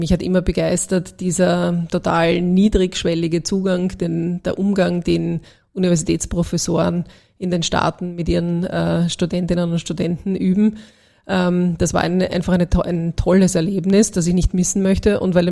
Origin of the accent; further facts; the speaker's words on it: Austria; Das sind einfach tolle Player, auf die man, glaube ich, als Österreicherin nur stolz sein kann.